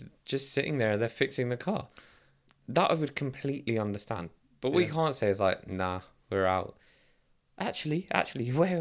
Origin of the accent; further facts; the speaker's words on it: United Kingdom; But it shouldn't be like that. We're British.